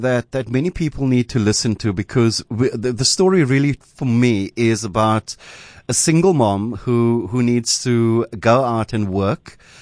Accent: Cape Town, Western Cape, South Africa; I love stories like this, especially when it comes out of the community that I come from, and I come from the Cape Flats, as you know, I'm not ashamed to say that.

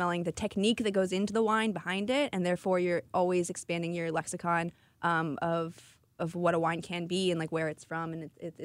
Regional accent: Italy; So I grew up in Italy and was kind of just always exposed to different cultures. We traveled a lot.

